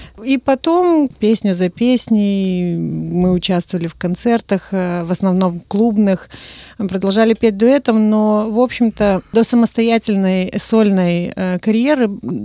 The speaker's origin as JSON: {"language": "Russian", "region": "Chișinău", "country": "Moldova", "tie": "born or raised there", "said": "я столкнулась с людьми в Кишиневе, откуда я родом, потому что я долгое время как бы была в кишиневском клубе, и оттуда мои истоки."}